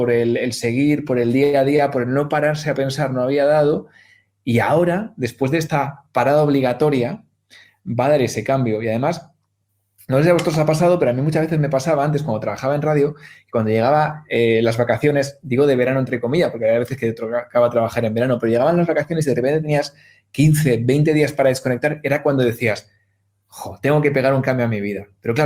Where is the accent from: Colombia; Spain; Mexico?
Spain; Valladolid, Castile and León; estaba viendo entre Guadalajara, Madrid y Valladolid, ¿no? Que es mi tierra, yo me muevo bastante.